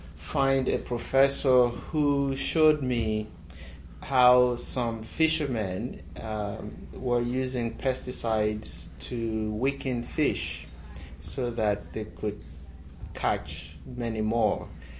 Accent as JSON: {"language": "English", "country": "Nigeria", "tie": "born or raised there", "moved": "as an adult", "said": "I grew up in Nigeria. I spent my first 22 years or so in Nigeria, most of it in boarding school and college."}